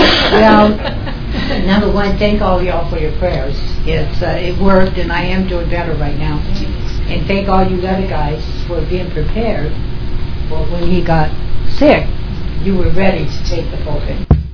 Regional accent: Texas, United States; born there; And I was born in Texas, by the way, unlike my pastor, who was born in California. I am a native.

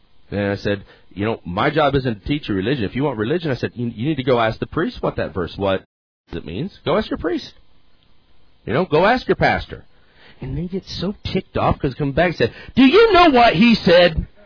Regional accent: Ohio, United States; you know, we're from Ohio, and we don't know what an arroyo is.

